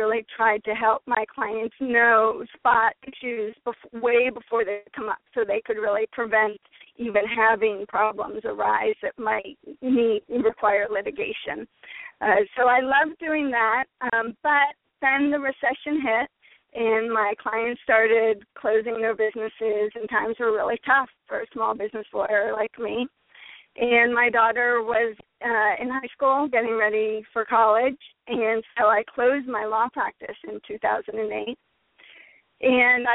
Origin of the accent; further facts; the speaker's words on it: Massachusetts, United States; And so with me, I grew up in Massachusetts, went to college at Tufts University near Boston, Massachusetts.